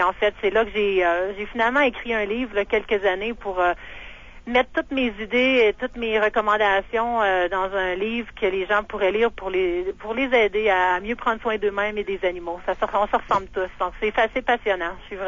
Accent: Quebec, Canada; Bon, je viens d'Abitibi

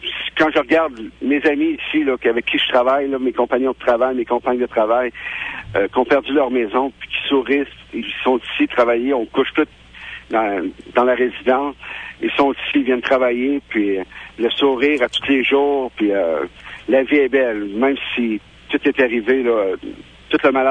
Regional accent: Quebec, Canada; now in Mississippi, United States; Quand je suis petit de Québec, je suis allé travailler à Cleveland, en Ohio.

